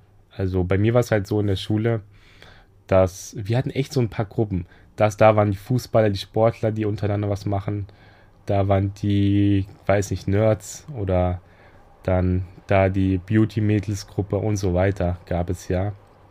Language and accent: German; Hesse, Germany; now in Berlin, Germany; Und deswegen bin ich da nach Berlin, was ja ziemlich weit entfernt ist von meiner Heimatstadt in Hessen. So ungefähr 5 Stunden entfernt ist es schon.